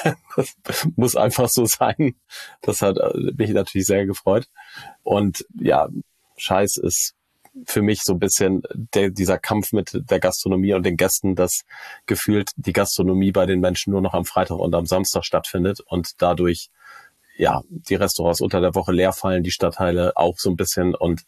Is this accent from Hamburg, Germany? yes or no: yes; Hamburg, Germany; Aber ich bin tatsächlich in Teilen groß geworden in Othmarschen.